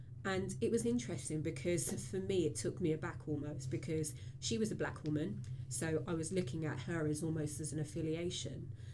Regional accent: Hackney, London, United Kingdom; I was brought up in Hackney in the 80s, so well before the regeneration that it's seen in the last 10 years. I come from a family where both parents were born outside of England, born in the West Indies, and immigrated here.

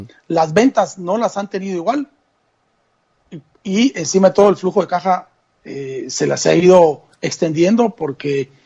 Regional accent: Guatemala; y de una manera muy creativa, como somos los guatemaltecos.

